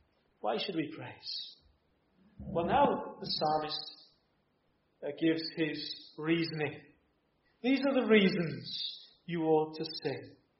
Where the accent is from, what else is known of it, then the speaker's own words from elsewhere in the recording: Wales, United Kingdom; You see, I'm a Welshman.